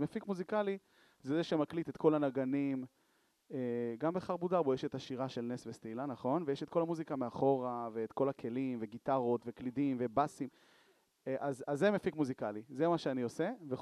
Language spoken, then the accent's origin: Hebrew; Petah Tikva, Central District, Israel; now in Ramat Gan, Israel; אני בן 33, אני במקור מפתח תקווה. עכשיו אני נמצא ברמת גן